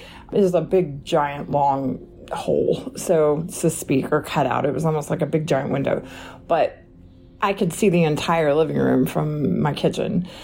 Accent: Oklahoma, United States; I'm from Oklahoma, and I had recently been just talking about places I'd lived and things I've seen with my kiddos who are teenagers

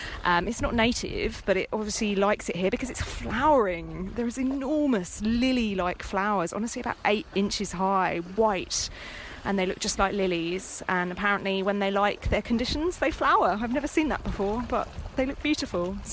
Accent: Brighton, South East England, United Kingdom; now in Sydney, Australia; I live in Sydney, Australia, although I grew up in Brighton

